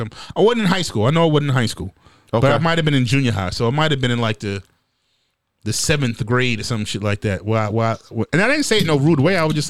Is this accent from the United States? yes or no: yes; New York, United States; I'm from New York, and I be in there saying sir and ma'am.